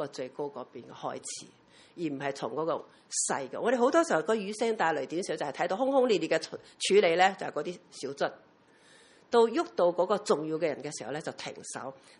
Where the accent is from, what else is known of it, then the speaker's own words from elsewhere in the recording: Taiwan; now in Hong Kong; 因為我自己來自台灣，所以我比較留意台灣的消息